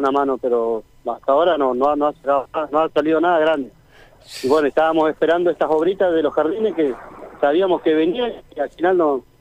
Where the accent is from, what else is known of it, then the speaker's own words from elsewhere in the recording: Plotier, Neuquén, Argentina; somos todos de Plotier, nacidos y criados en Plotier.